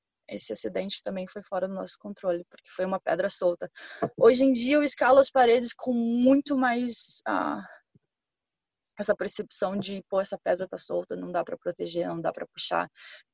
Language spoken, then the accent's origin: Portuguese; Brazil; moved away; eu sou brasileira, né? Por mais que eu moro aqui há 14, 15 anos, eu nunca passei, eu passei um inverno aqui. Todo inverno eu vou pro Brasil.